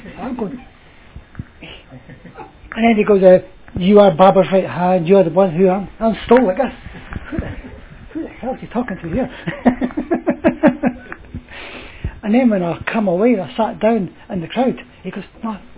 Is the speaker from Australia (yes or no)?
no; Edinburgh, Scotland, United Kingdom; now in London, United Kingdom; actually I live in London, but I'm actually Scottish. I'm actually born in Edinburgh, which is the capital of Scotland.